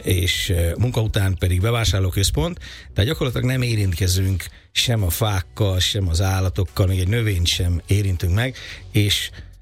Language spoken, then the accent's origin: Hungarian; Encs, Borsod-Abaúj-Zemplén, Hungary; Én Borsod megyében, Encsen, abba új járásban nőttem fel, és ott az Anyonosi erdő, illetve az Empléni hegyek voltak között